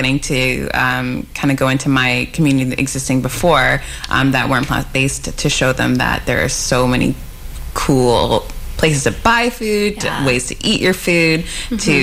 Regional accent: Vancouver, British Columbia, Canada; growing up in Vancouver and not being always vegan myself

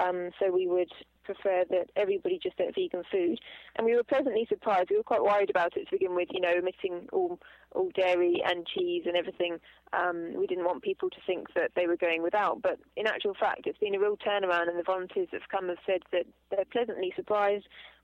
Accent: England, United Kingdom; now in South Africa; I'm from England, had no clue that I would end up in South Africa helping to run a monkey sanctuary.

